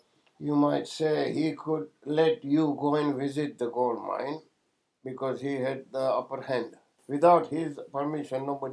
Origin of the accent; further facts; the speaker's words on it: Jinja, Eastern Region, Uganda; moved away as an adult; also born or lived in Kakamega, Kenya; Came here in 1962. Before that, I was in Jinja, but I was not born in Jinja. I was born in Kakamega, a place, very small village near Kisumu.